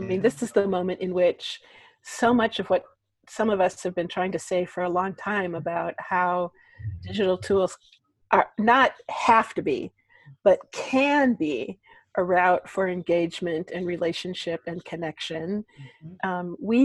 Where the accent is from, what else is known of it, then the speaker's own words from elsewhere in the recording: Wisconsin, United States; I grew up here in Wisconsin, so I grew up with some of this, but we're not big fans of conflict.